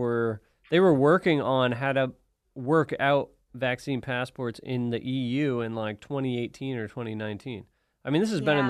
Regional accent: Massachusetts, United States; I'm from Massachusetts. I haven't gotten a new Facebook friend in, like, 10 years, you know? So it's all the people I grew up with and went to college with in Massachusetts.

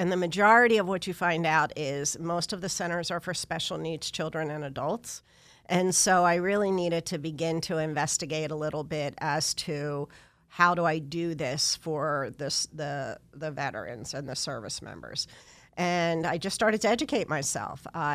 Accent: Philadelphia, Pennsylvania, United States; I grew up in Northeast Philadelphia. There's no place to have a horse there.

